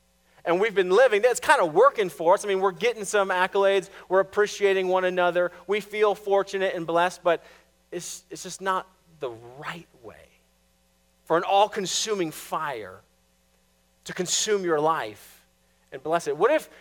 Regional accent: Boulder, Colorado, United States; I grew up in Boulder, Colorado. My family camped all the time.

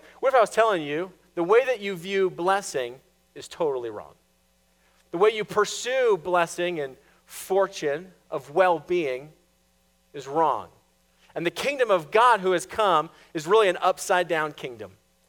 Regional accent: Boulder, Colorado, United States; I grew up in Boulder, Colorado. My family camped all the time.

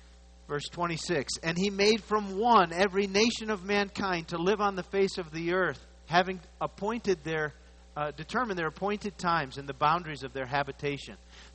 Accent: United States; born there; That I was born in the United States is a sovereign thing of God that was determined by God's plan.

